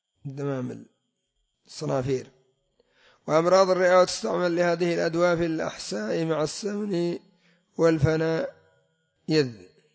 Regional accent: Yemen; أما عندنا في اليمن اتخذوها إدام

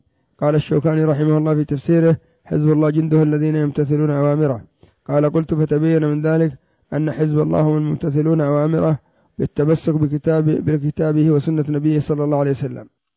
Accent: Yemen; تقربهم عندنا في اليمن للروافض والحزبيين والصوفية والعصاة

